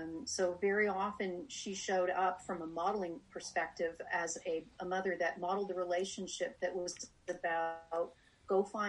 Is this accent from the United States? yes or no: no; Montreal, Quebec, Canada; born there; I was born in Montreal. I'm a Canadian. I was born the youngest of five kids